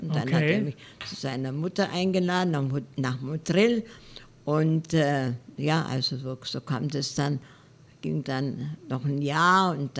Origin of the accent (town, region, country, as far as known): Ulm, Baden-Württemberg, Germany; born or raised there